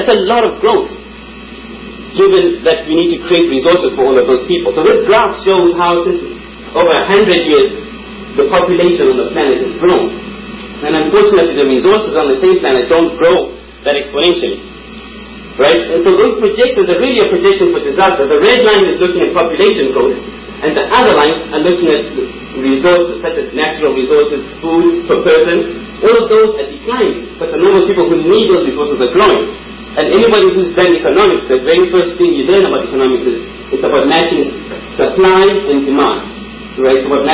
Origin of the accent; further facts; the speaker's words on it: Zimbabwe; That's my first name and my last name. And I'm from Zimbabwe. And my tribes, I'm a mix of different tribes from Southern Africa. My tribe is very important, the Bene tribe, which are descendants of the Zulu and the Swati tribes